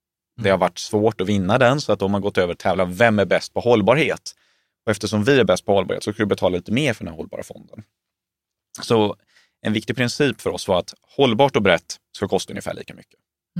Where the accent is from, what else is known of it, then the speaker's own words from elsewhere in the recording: Småland, Sweden; Jag är ju smålänning i hjärtat.